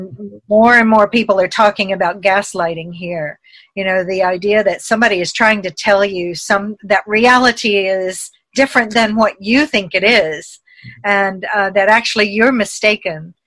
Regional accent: the South, United States; growing up in the South and sort of the really funny stories from my childhood.

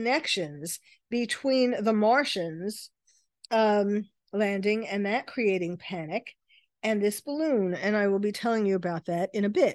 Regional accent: United States; I am an American and I am here.

